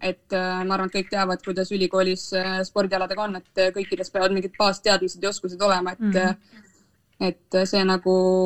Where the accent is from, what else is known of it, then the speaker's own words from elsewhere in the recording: Rapla, Rapla County, Estonia; olen pärit Raplast, seal üles kasvanud